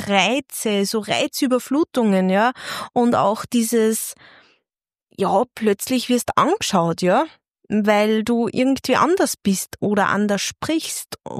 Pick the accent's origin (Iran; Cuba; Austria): Austria; Bad Ischl, Upper Austria; now in Linz, Austria; Wir sind 2009, sind wir vom Salzkammergut, weil ich bin ja gebürtig aus Bad Ischl, und da sind wir 2009 in die Stadt gezogen, nach Linz.